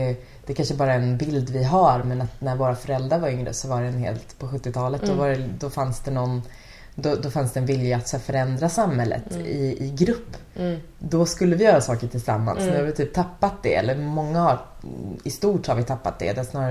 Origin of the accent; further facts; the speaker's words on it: Vänersborg, Västra Götaland County, Sweden; alltså i Vänersborg där jag kommer ifrån, som ligger väldigt nära Trollhättan.